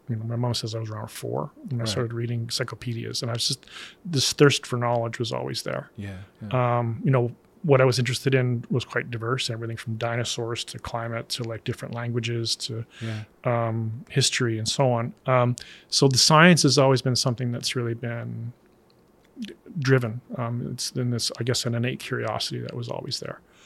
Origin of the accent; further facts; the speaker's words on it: Lethbridge, Alberta, Canada; taking some classes in my hometown in Lethbridge